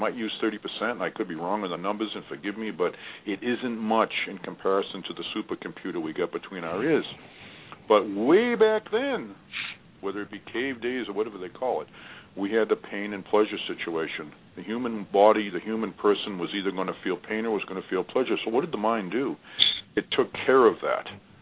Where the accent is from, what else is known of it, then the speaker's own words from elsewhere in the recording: Boston, Massachusetts, United States; And I said, well, I'm from Boston, and they say it all began here in the country